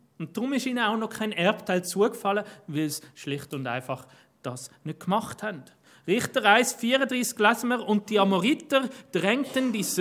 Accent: Zurich, Switzerland; Als Zürcher in Bern weiss man das, man erkennt das, Berner reden ein bisschen anders, Zürcher auch.

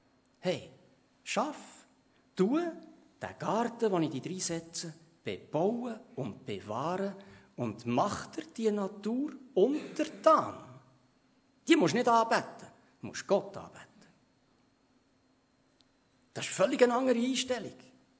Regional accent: Allahabad, Uttar Pradesh, India; in meiner Heimatstadt Allahabad am Ufer des Yamuna-Flusses

